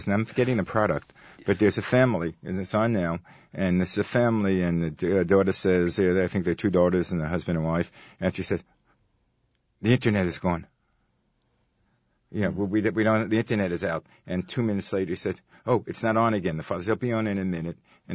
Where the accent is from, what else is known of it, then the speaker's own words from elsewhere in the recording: Brooklyn, New York, United States; Yes, I know. I'm from Brooklyn.